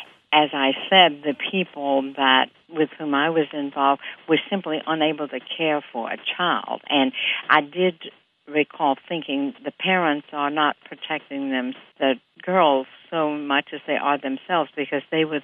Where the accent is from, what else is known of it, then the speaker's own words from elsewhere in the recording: Memphis, Tennessee, United States; I grew up in Memphis, Tennessee, and I recall never having any sense that the Mississippi was a danger.